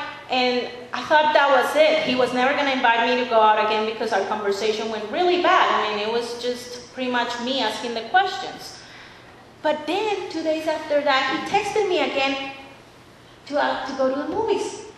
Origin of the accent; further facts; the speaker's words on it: Cali, Valle del Cauca, Colombia; English is a second language; moved away as an adult; now in Johnson City, United States; I came to the United States 7 years ago. I came to do a master's in storytelling. And I came to Tennessee. Now I'm coming from Colombia, South America, and I'm coming from what is considered a tropical land. Although, yeah, my city, Cali, is tropical